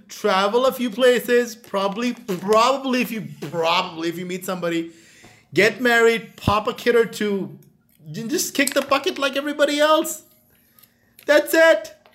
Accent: Pakistan; So this is like firsthand climate change side effect, which I experienced as a Pakistani in Pakistan.

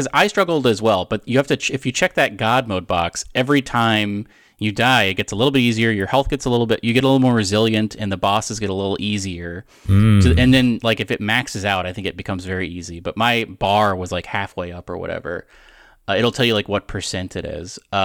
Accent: Texas, United States; I grew up in Texas, so I have more of a desire for Tex-Mex

